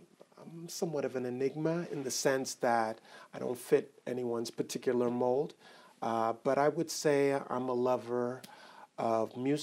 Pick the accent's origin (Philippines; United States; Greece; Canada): Canada; Montreal, Quebec; most Montrealers don't think I'm from Montreal.